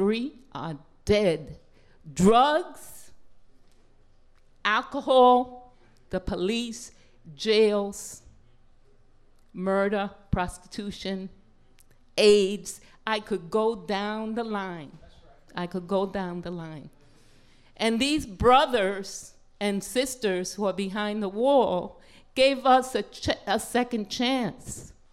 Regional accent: Manhattan, New York, United States; I grew up in Manhattan. I know what the streets of this city are like.

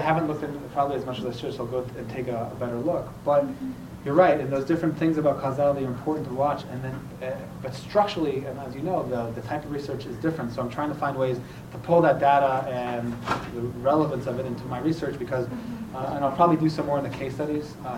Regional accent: Israel; English is a second language; I think growing up in Israel, there's a lot of different perspectives

